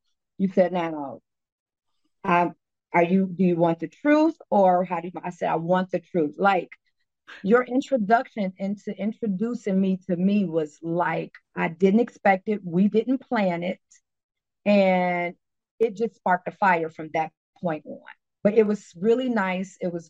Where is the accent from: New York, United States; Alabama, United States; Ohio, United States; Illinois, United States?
Illinois, United States; Chicago; now in Dallas, United States; I am born and raised in Chicago. I currently live in Dallas.